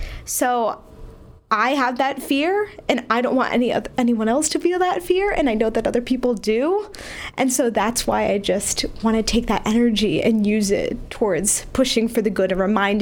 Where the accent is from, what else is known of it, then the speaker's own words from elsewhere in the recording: Sandy Hook, Connecticut, United States; I just feel like I came from Sandy Hook with this unique perspective of being from that town and being able to say, yes, I'm from Sandy Hook